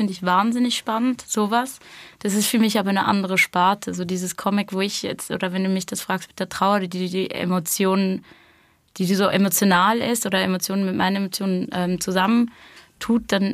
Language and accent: German; England, United Kingdom; Ich bin Engländerin.